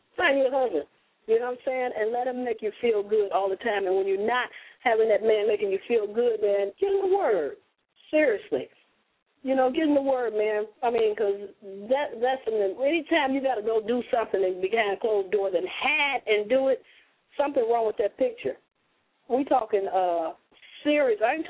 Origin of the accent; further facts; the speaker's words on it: Chicago, Illinois, United States; You know, I'm from Chicago. That's one of the words.